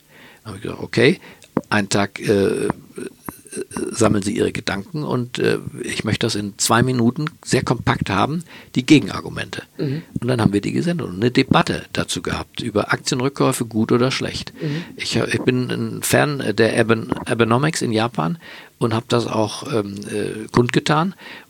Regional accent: Berlin, Germany; born there; Berlin, meine Geburtsstadt.

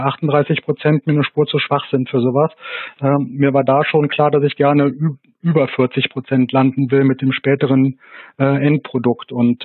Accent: Hangela, Germany; dass hier in Hangela, wo ich herkomme, früher Möhren angebaut worden sind

